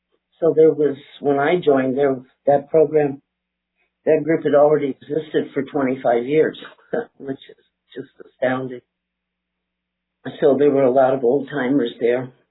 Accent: Santa Fe, New Mexico, United States; and I hail from Santa Fe, New Mexico.

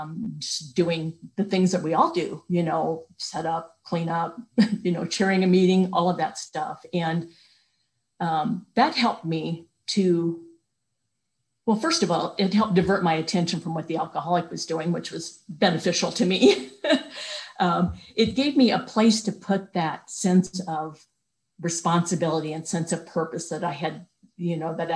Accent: Nebraska, United States; I am from Nebraska

